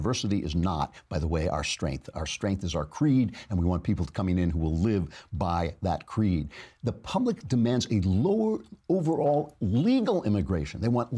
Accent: New York, United States; As a New Yorker, I can tell you that's an old, old trick.

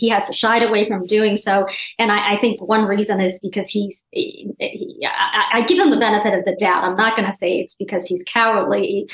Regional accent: Guangzhou, Guangdong, China; English is a second language; In my hometown, the city of Guangzhou

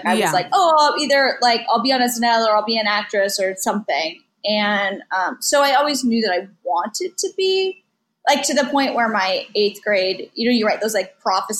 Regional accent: West Coast, United States; Well, I guess it's just because I'm from the West Coast.

